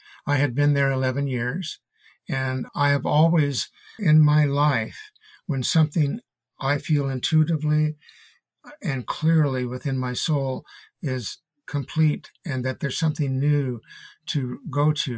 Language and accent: English; Colorado, United States; born there; knew that I wanted to finish the last chapters of my life in the mountains, where my soul, because I was born in Colorado, and where my soul was so fed.